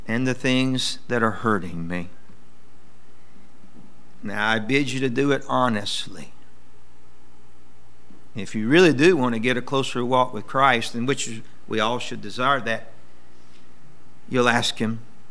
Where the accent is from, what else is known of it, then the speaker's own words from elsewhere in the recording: the South, United States; I'm from the South, so that's where we did it sometime.